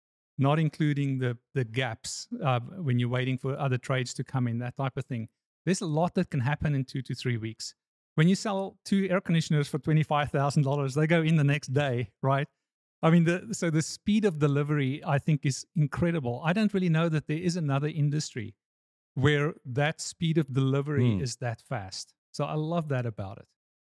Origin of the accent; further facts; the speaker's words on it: South Africa; So I grew up in South Africa, learned to do photography professionally at age 13, went into the army.